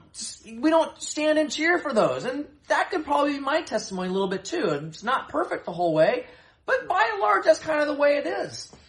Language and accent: English; Seattle, Washington, United States; I'm a lifelong Seattle Seahawks fan, born and raised in the Seattle area.